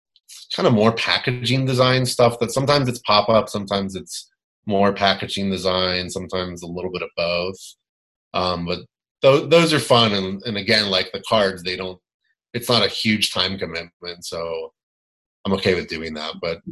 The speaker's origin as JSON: {"language": "English", "region": "Florida", "country": "United States", "said": "I don't love the snow and the ice because I'm from Florida."}